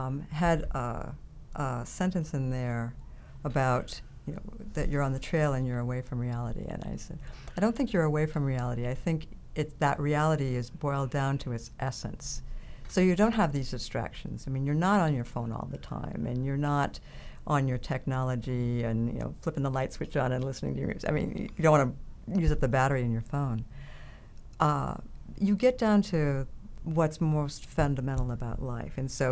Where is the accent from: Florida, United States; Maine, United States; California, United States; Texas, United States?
Maine, United States; I'm from Maine, and we have the slogan, Maine is, you know, the way life should be.